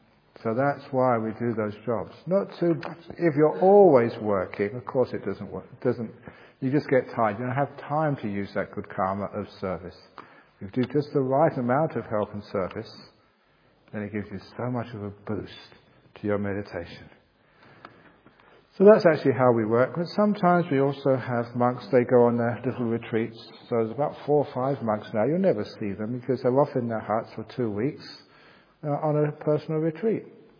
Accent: England, United Kingdom; No, only English people can. I'm English, you're all foreigners.

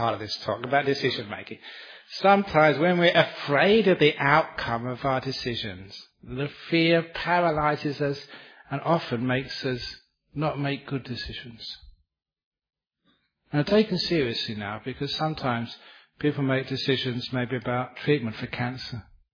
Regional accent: England, United Kingdom; Because I'm English

